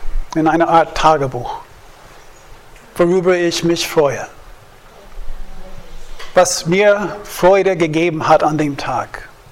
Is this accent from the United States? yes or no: yes; United States; German is a second language; War sehr komisch für uns als Amerikaner.